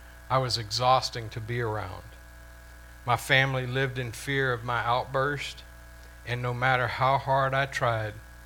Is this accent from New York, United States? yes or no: no; Louisiana, United States; I was raised Catholic in South Louisiana and I always believed in God, but I didn't truly know Him.